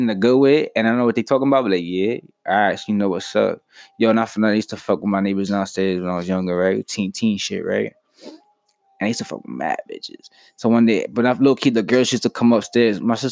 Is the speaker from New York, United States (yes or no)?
yes; Queens, New York, United States; Compared to where I grew up in Queens.